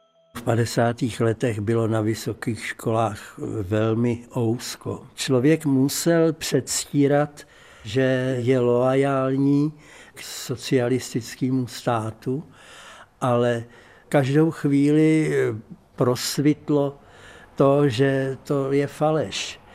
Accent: Prague, Czechia; u nás na Vinohradech, ale to už jsem potom musel z Prahy pryč a až do konce války jsem nebyl v Praze

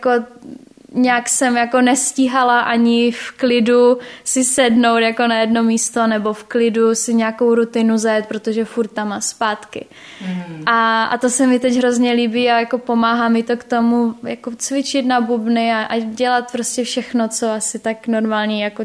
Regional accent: Šenov, Moravian-Silesian Region, Czechia; moved away; pořád je pro mě Šenov, moje rodná vesnice, jako domovem

